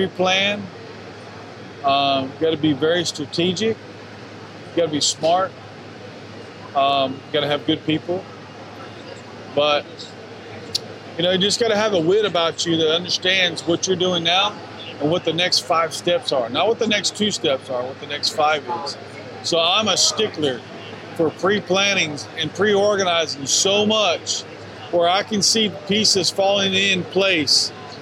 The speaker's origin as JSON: {"language": "English", "region": "Texas", "country": "United States", "said": "I am from Texas. We love tequila."}